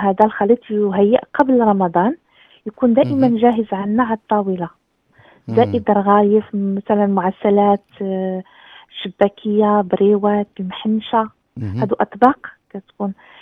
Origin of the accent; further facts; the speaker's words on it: Morocco; هي كنا بسطيلة عندنا في المغرب كامل